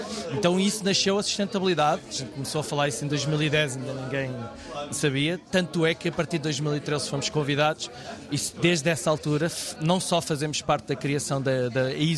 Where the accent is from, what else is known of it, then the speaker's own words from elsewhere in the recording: Tomar, Santarém, Portugal; A minha aldeia em Tomar, Alqueirão.